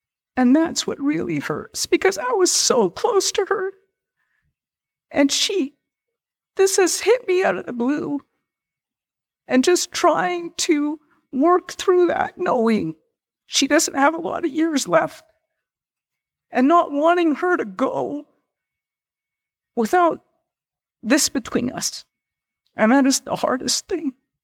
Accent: Canada; I'm from Canada.

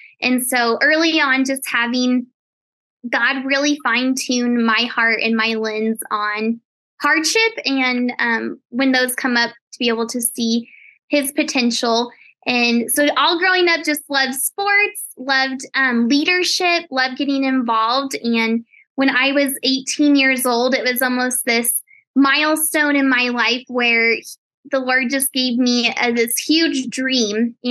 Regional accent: Colorado, United States; I am in Colorado, and I actually was just born and raised in Colorado, and I just love it so much.

